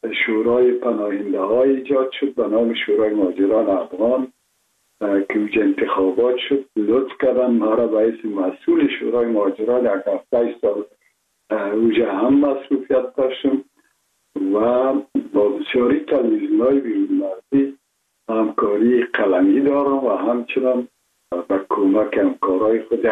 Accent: Kabul, Afghanistan; born there

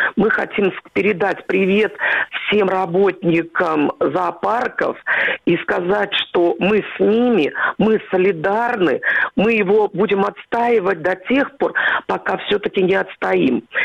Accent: Moscow, Russia; Доброе утро. Я из Москвы

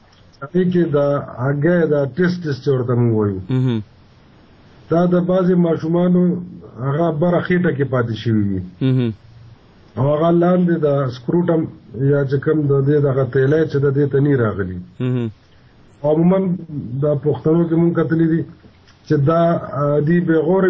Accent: Peshawar, Khyber Pakhtunkhwa, Pakistan; لکه موږ د پېښور خلک چې دی دا د تیزې ګرمۍ او د تیزې یخنۍ د دواړو اموخته یو.

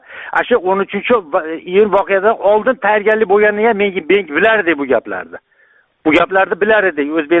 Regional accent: Kyrgyzstan; men o'zim Qirg'izistonda o'qib o'sganman. O'qiganman, institut o'qiganman Qirg'izistonda.

